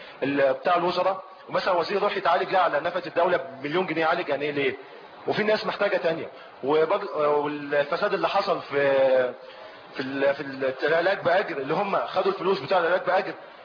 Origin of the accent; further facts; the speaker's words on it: Mansoura, Dakahlia, Egypt; لا انا من المنصورة.